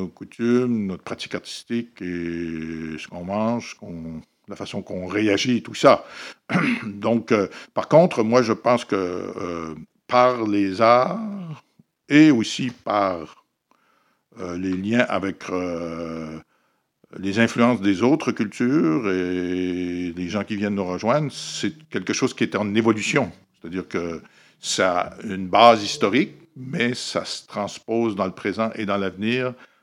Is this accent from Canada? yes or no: yes; New Brunswick, Canada; Je suis acadien de la péninsule acadienne dans le nord du Nouveau-Brunswick.